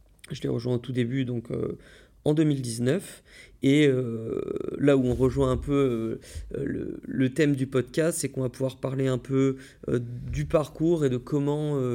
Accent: Voiron, Auvergne-Rhône-Alpes, France; now in Paris, France; Maintenant, je travaille à Paris, donc depuis 2017, il me semble. Et sinon, je suis originaire de Voiron, à côté de Grenoble.

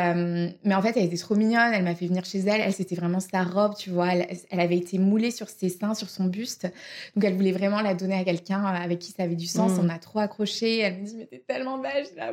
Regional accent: France; now in Australia; je suis française

